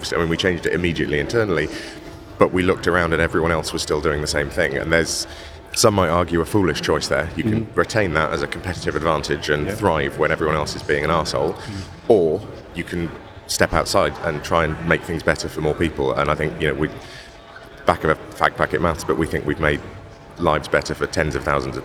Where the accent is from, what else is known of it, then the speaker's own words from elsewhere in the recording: Wales, United Kingdom; You know, I grew up in Wales. Wales is a funny place. Like, I had a very privileged upbringing from a Welsh point of view